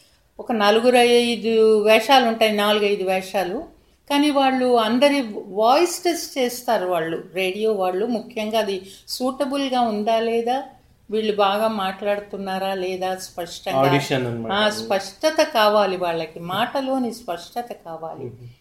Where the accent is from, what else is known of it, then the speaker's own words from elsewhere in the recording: Avanigadda, Andhra Pradesh, India; born there; నేను అవినిగడ్డలో పుట్టాను, కృష్ణా డిస్ట్రిక్ట్ అవినిగడ్డలో పుట్టాను. 1935లో పుట్టాను అంటే నాకు ఇప్పుడు 82 ఇయర్స్ కంప్లీట్ అయ్యాయి.